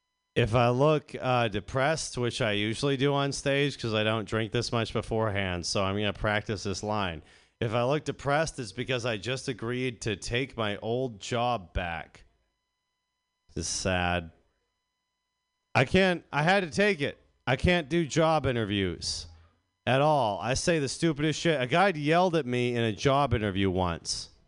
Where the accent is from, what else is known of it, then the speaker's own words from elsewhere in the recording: Northeast, United States; It's usually Dunkin' Donuts because I'm from the Northeast